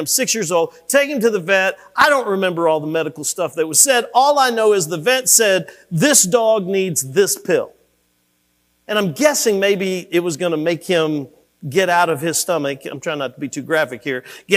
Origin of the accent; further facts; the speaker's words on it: Kentucky, United States; Because you understand, I grew up in Kentucky. I had 3 cornfields around me.